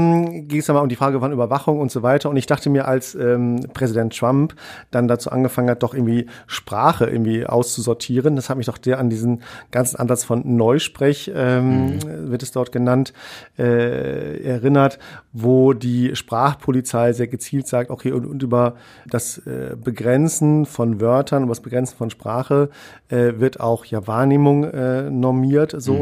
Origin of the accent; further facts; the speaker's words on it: Duisburg, North Rhine-Westphalia, Germany; now in Essen, Germany; ich bin in Duisburg aufgewachsen